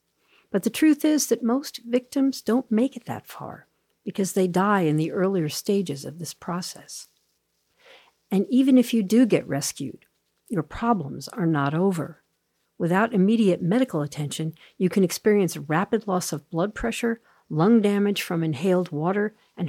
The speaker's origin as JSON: {"language": "English", "region": "New York", "country": "United States", "tie": "born or raised there", "said": "I grew up on the East Coast in coastal Long Island in New York."}